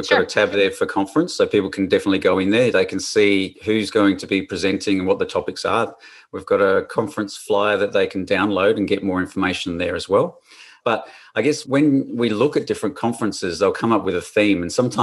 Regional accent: Adelaide, South Australia, Australia; I am from Adelaide, Australia, and definitely being able to help people in my home state.

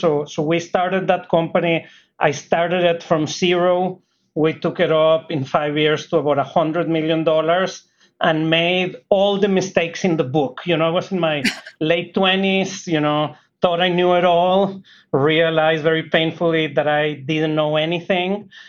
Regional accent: Monterrey, Nuevo León, Mexico; I grew up in Monterrey, which is in the northeast of Mexico, about 100 miles south of the Texas border. And, you know, my family is actually from a border town called Nuevo Laredo.

